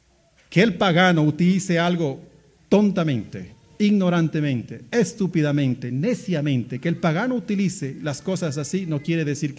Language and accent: Spanish; Loja, Ecuador; Yo soy de Loja.